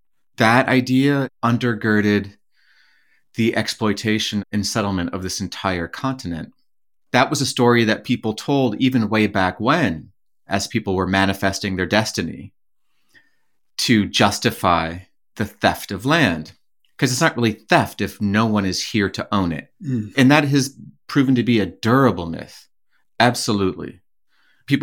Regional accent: Minnesota, United States; I'm Native from the Leech Lake Reservation.

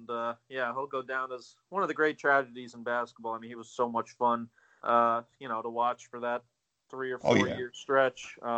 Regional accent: Maryland, United States; I grew up in the in Maryland, near in the D.C. area, so I was a big Wizards fan

